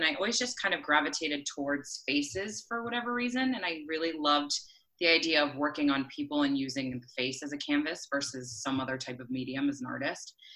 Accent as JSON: {"language": "English", "town": "Boston", "region": "Massachusetts", "country": "United States", "tie": "born or raised there", "moved": "as an adult", "lives_now": "New York, United States", "said": "I am from the East Coast originally, and I grew up in Boston and moved to New York to go to makeup school."}